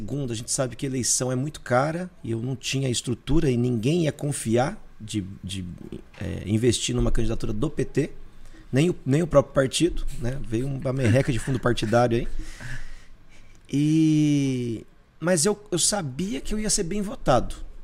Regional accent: Brazil; Cresci no Jardim Camila

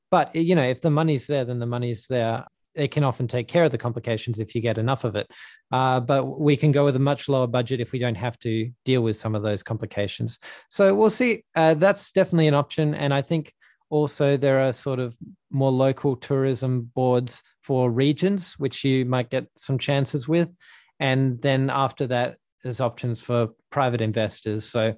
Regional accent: Western Australia, Australia; it's very personal in the sense that it's my home state. It's the land that I grew up around and that I've explored

